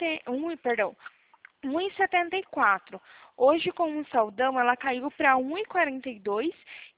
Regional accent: São Paulo, Brazil; Eu sou aqui de São Paulo.

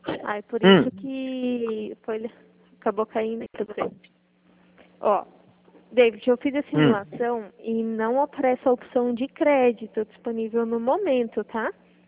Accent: Dourados, Mato Grosso do Sul, Brazil; Eu sou daqui de Dourados.

